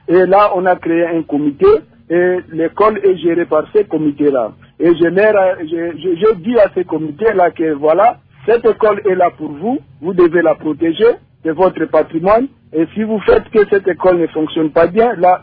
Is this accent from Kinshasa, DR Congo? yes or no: yes; Kinshasa, DR Congo; je viens d'un quartier pauvre, j'ai grandi vers Kimbwala, Lutendele là-bas.